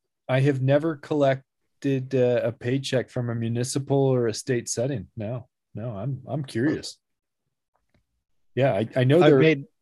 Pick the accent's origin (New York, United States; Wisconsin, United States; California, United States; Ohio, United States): Wisconsin, United States; Lake Geneva; because I'm from Lake Geneva originally, which is just over the border in Wisconsin